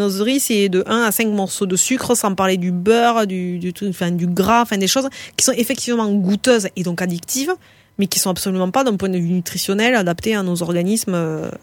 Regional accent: Grand Est, France; accent: Alsatian; C'est mon accent qui m'a trahi.

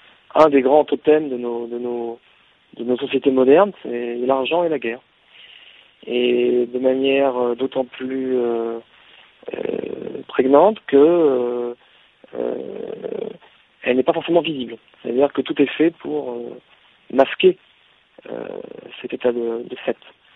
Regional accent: Paris, Île-de-France, France; moi par exemple en tant que Parisien, je vivais

